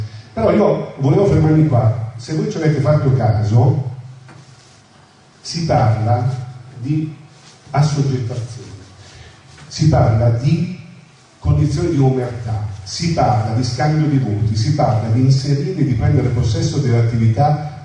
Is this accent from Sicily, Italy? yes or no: yes; Palermo, Sicily, Italy; now in Como, Italy; Io sono siciliano, sono di Palermo, orgogliosamente di Palermo, adottato a Como, però sono siciliano.